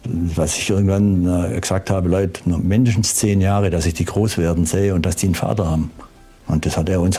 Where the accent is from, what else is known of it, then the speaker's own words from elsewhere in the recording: Baden-Württemberg, Germany; Ich als Schwabe und er als Türke ist einfach klasse.